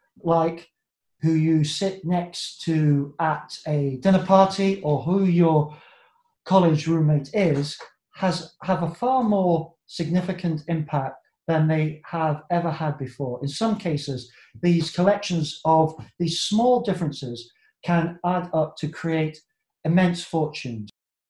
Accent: England, United Kingdom; born there; I was born in England, one of the wealthiest countries in the world.

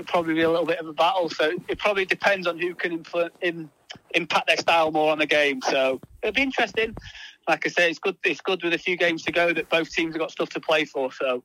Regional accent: Exeter, South West England, United Kingdom; So I grew up in Devon, so I grew up in Exeter, so obviously it's not as random as it sounds to be going all the way down to the other end of the country.

